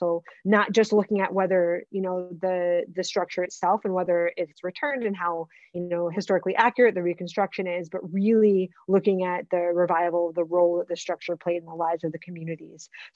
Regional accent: New York, United States; I'm from New York, but my family, since my parents retired, moved to Tennessee in the United, another state in the United States.

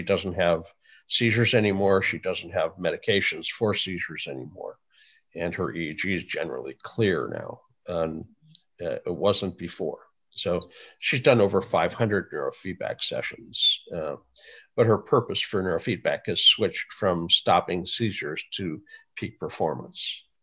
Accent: North Dakota, United States; I grew up in North Dakota.

